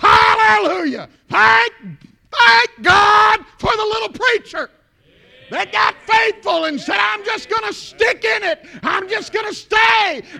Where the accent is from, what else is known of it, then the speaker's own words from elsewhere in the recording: the South, United States; accent: Southern; I can't even say it right in my Southern accent, amen.